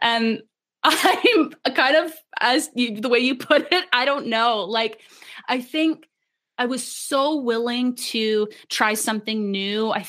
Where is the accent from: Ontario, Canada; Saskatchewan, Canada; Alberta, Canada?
Ontario, Canada; I just turned 25, little midlife crisis 2 weeks ago. And I am from Canada, specifically Ontario.